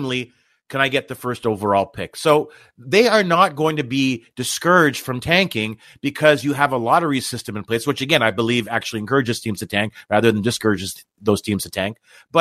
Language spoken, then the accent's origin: English; Canada; We're Canadian.